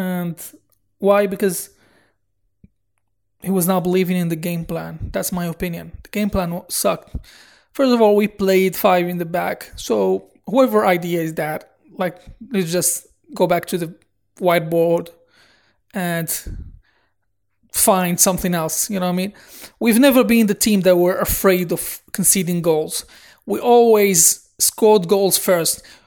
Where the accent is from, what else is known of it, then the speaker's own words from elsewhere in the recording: Morocco; I'm from Morocco, so we live and breathe football.